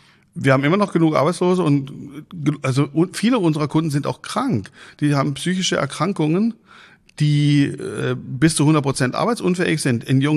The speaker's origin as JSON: {"language": "German", "town": "Freiburg im Breisgau", "region": "Baden-Württemberg", "country": "Germany", "tie": "born there", "said": "Ich komme eigentlich gebürtig aus Freiburg im Breisgau."}